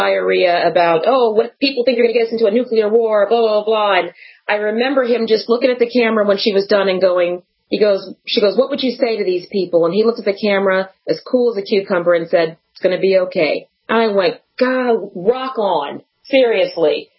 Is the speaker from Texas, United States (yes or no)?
yes; Texas, United States; born there; But I was born in Texas, and we have to make this fight. I had to come home.